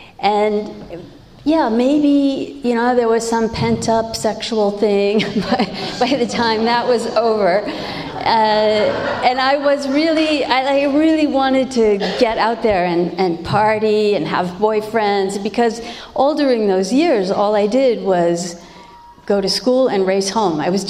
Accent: Massachusetts, United States; I went with a study group of about 30 other kids from all over my country, the U.S. I'm from Massachusetts.

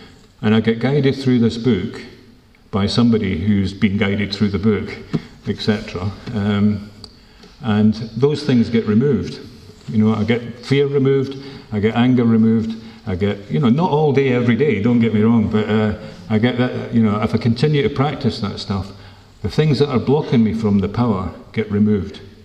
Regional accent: Scotland, United Kingdom; Originally, I'm from Scotland, from near Edinburgh.

